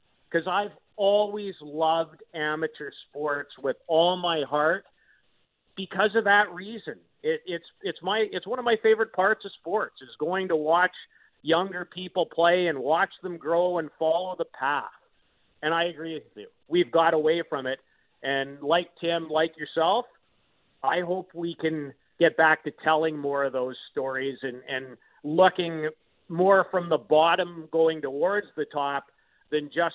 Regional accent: Saskatoon, Saskatchewan, Canada; growing up in Saskatoon

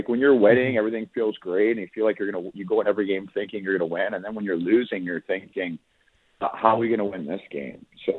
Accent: Niagara, New York, United States; And when I told him I'm from Niagara

